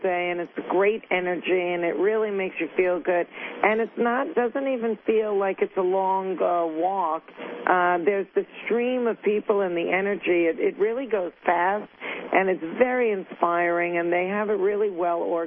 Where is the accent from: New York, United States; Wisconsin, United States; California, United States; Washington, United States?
New York, United States; and I am a New Yorker. I did come up through the public school system